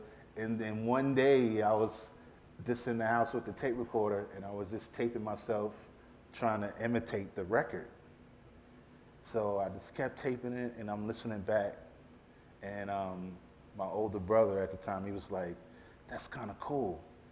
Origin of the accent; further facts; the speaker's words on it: Queens, New York, United States; I grew up in Queens, New York, born in the Bronx, grew up in Queens.